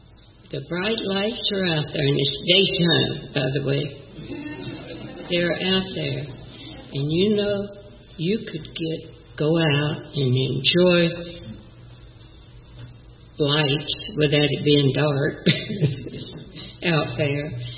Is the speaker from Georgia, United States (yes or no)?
yes; LaGrange, Georgia, United States; born there; I was born in LaGrange, Georgia. Married at 16. Had 3 children.